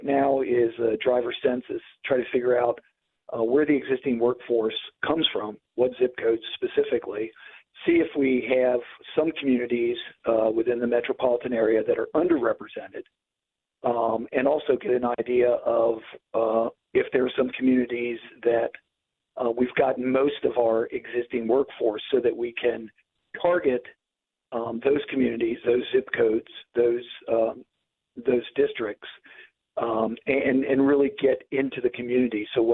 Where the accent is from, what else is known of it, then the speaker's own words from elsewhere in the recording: Cincinnati, Ohio, United States; I started out in 1986 as a paratransit bus operator in my hometown of Cincinnati, Ohio.